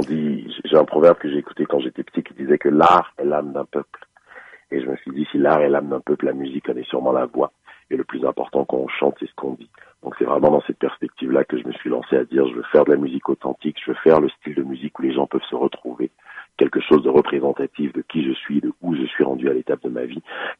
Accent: Côte d’Ivoire; born there; Venant d'une famille conservatrice, je suis originaire du Togo, je suis né en Côte d'Ivoire

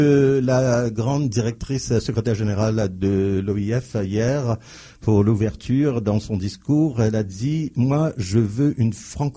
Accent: Ontario, Canada; mais quand on dit qu'on vient de l'Ontario, oh, c'est un choc.

